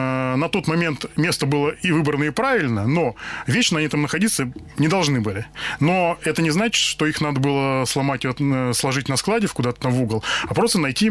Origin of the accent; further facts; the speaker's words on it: Vladimir Oblast, Russia; born there; also born or lived in Perm Krai; now in Moscow, Russia; Родился в Владимирской области, значит, получал образование и начинал карьеру в Нижегородской области. Вот. Семья у меня живет сейчас в Москве. Вот я живу в Москве.